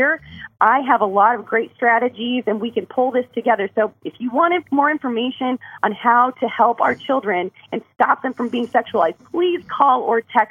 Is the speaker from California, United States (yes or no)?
no; Denver, Colorado, United States; now in Alabama, United States; Again, I'm from Denver. Woo-woo, go Colorado.